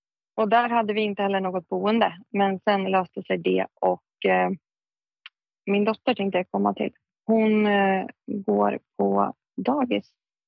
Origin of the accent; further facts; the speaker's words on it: Fagersta, Västmanland County, Sweden; jag kan inte bo i Fagersta där jag kommer från hos pappa, för att trivs inte där. Mm. När jag växte upp där så kände jag bara att jag måste därifrån.